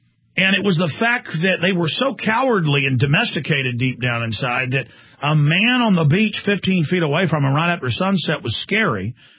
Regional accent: Texas, United States; I'm a Texan.

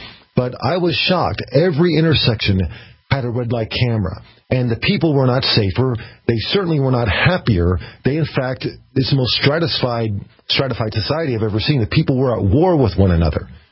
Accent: Oklahoma, United States; also born or lived in Texas; I mean, I grew up in Oklahoma. I've lived in Texas and lived in a couple different places around the world.

